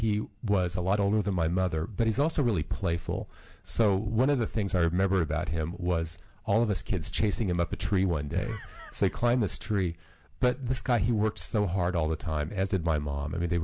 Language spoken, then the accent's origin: English; Missouri, United States; I grew up on a farm in Missouri. I'm in my late 50s, but I'm probably one of the few people in this room or in this building that grew up without running water or telephones.